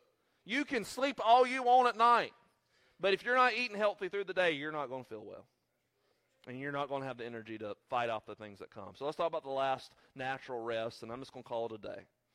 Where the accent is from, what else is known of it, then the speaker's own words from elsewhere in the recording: the South, United States; just because I'm nice and I'm from the South, we do allow sweet tea.